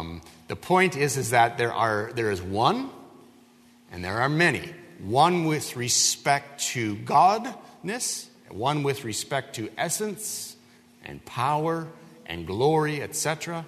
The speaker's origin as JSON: {"language": "English", "region": "Wisconsin", "country": "United States", "tie": "born or raised there", "said": "When I was a young boy growing up in Wisconsin, we heated our home with a wood stove."}